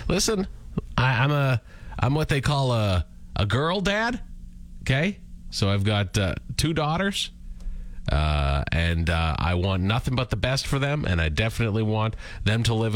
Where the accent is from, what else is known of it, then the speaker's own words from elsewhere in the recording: Canada; I know we're Canadian. I know. You don't have to text us and say, but we're Canadian.